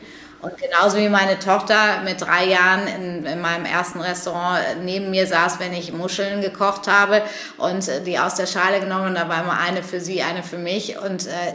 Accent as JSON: {"language": "German", "region": "Hamburg", "country": "Germany", "tie": "born or raised there", "said": "aber ich bin Hamburgerin, ich liebe diese Stadt, ich liebe diese Menschen"}